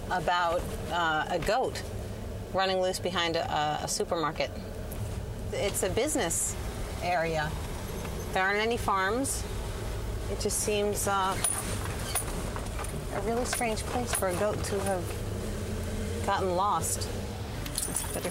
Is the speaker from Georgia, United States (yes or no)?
no; Maryland, United States; I'm from Maryland. We don't have that up there.